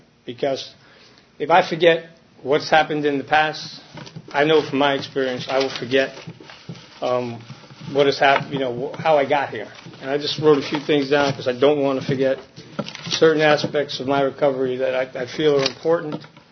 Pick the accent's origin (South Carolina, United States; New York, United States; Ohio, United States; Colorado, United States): New York, United States; Brooklyn; But I grew up in Brooklyn, New York. 57 years ago.